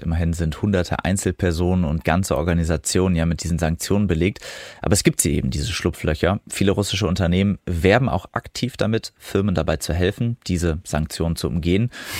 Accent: Osnabrück, Lower Saxony, Germany; zuletzt auch in meiner Heimatstadt Osnabrück.

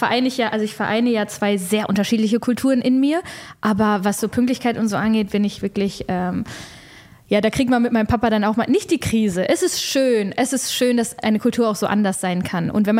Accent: Bremen, Germany; Aber ich glaube, keine Stadt gibt mir so ein Gefühl wie Bremen, wo ich aufgewachsen bin.

